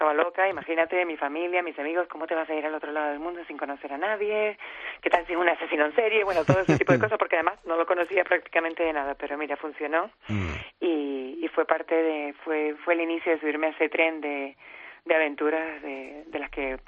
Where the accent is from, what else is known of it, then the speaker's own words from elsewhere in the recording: Santa Cruz de Tenerife, Canary Islands, Spain; Soy canaria, de Santa Cruz de Tenerife, como decimos aquí, chicharrera.